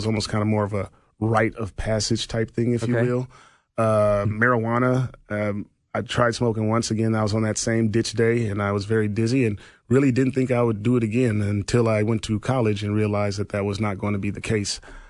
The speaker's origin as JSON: {"language": "English", "town": "Compton", "region": "California", "country": "United States", "said": "You know, I come from Compton, California education and community to now I'm at this grand university sitting on top of this hill overlooking the Pacific Ocean"}